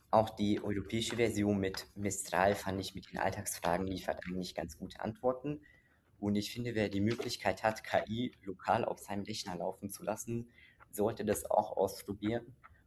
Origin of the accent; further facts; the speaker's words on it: Hungary; Also ich komme aus Ungarn